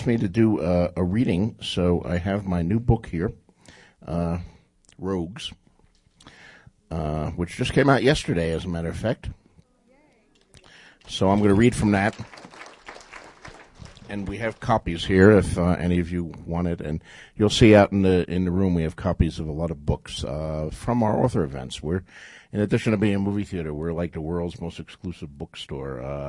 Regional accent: Bayonne, New Jersey, United States; Growing up in Bayonne, New Jersey, and buying those comic books, and then graduating to books that actually had no pictures in them, we had no bookstores in Bayonne, New Jersey.

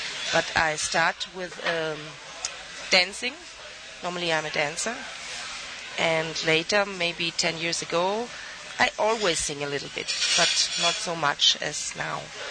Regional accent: Cordoba, Andalusia, Spain; accent: German; English is a second language; also born or lived in Germany; I'm from Andalusia, Cordoba, but I live a long time in Germany. That's why my English has a little bit German accent. And now I'm living since 5 years again in Spain.

